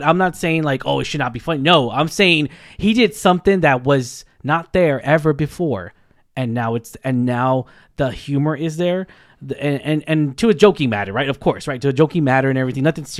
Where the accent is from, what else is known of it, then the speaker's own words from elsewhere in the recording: San Antonio, Texas, United States; background of being Hispanic, Mexican Americans in this country and everything. We're from here. We're from Texas, from San Antonio and everything.